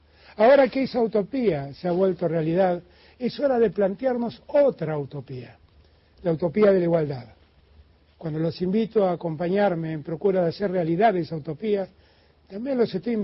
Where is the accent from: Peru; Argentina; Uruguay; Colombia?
Argentina; siento un gran orgullo por estar hoy aquí, en la Antártida Argentina. Debo empezar agradeciéndoles, como argentino